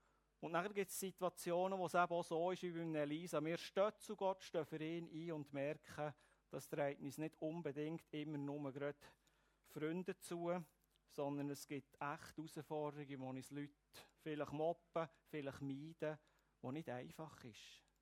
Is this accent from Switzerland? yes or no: yes; Switzerland; Und wir als Schweizer suchen ja Probleme